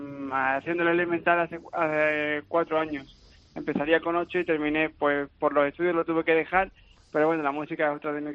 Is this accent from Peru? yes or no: no; Ronda, Andalusia, Spain; Yo soy de Ronda. Me hago 200 kilómetros cada partido.